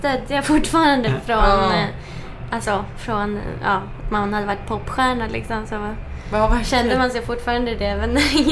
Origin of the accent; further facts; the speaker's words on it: Sweden; som svensk har man ju ändå lite av det här.